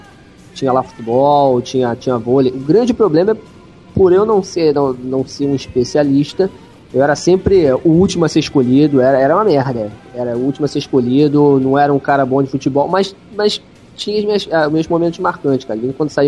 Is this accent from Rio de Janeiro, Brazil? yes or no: yes; Rio de Janeiro, Brazil; fui criado em Madureira.